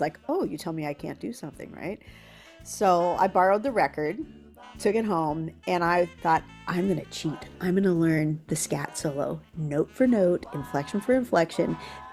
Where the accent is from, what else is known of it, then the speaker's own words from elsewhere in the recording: Billings, Montana, United States; also born or lived in Boise, Idaho; In fact, right now I'm in my hometown, Billings, Montana, where I grew up, and my family had a little bit of time in Boise, Idaho, in my informative elementary school and junior high years.